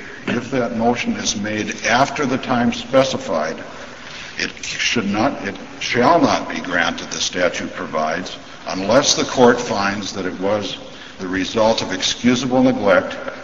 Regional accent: Ashland, Wisconsin, United States; May it please the court … I'm from Ashland.

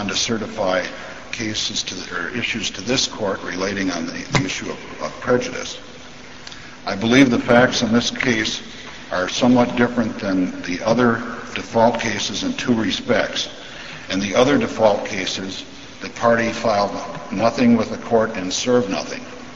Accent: Ashland, Wisconsin, United States; May it please the court … I'm from Ashland.

